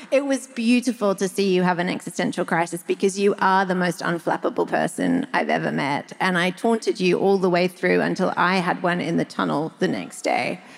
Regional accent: New Zealand; I'm from New Zealand.

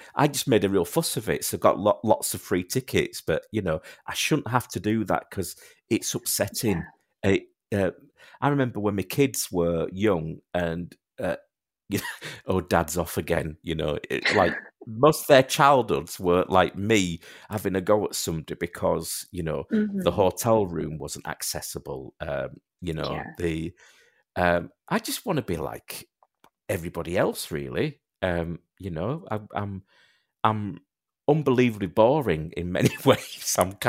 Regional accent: Yorkshire and the Humber, United Kingdom; now in Lincolnshire, United Kingdom; because I live in the Lincolnshire. I'm from Yorkshire, but I'm doing kind of I'm sort of based in Lincolnshire now.

